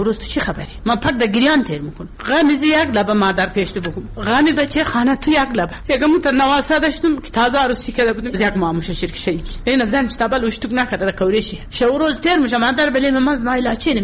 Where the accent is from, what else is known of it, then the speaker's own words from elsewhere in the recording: Uruzgan, Afghanistan; از خاص اورزگان هستم.